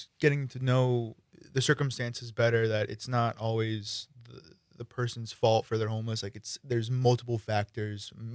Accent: Cumberland, Rhode Island, United States; Yeah, I'm from Cumberland, Rhode Island, which is about 10 minutes north of Providence. Yeah, so I'm far from home from school, far from home here.

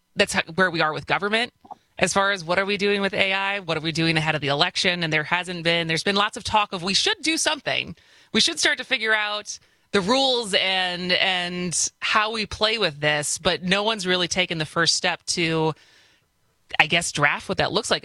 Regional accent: Madison, Wisconsin, United States; it's always been fun when growing up in Madison and having all the students be back.

